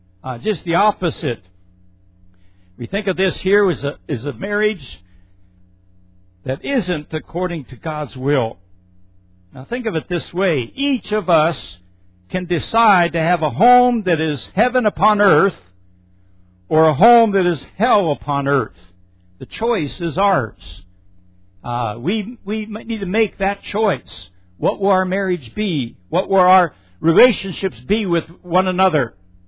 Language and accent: English; Pennsylvania, United States; I'm from Pennsylvania. There are a lot of Amish in Pennsylvania.